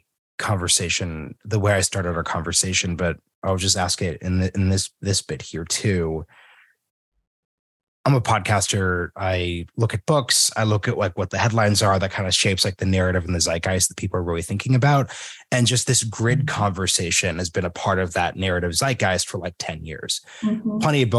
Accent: Oregon, United States; I'm from Oregon and I live in Texas, so I could dunk on California from a couple different directions.

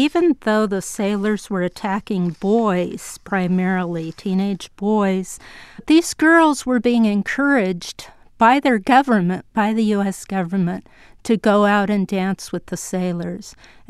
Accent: Los Angeles, California, United States; millions of sailors were receiving their basic training in Los Angeles, which is my hometown.

